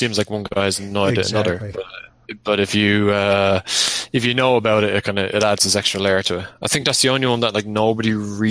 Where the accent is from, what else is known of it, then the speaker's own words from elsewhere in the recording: Dublin, Leinster, Ireland; now in Galway, Ireland; So I'm from Dublin, which is the east coast of the island. But I now live in Galway City, which is on the west coast.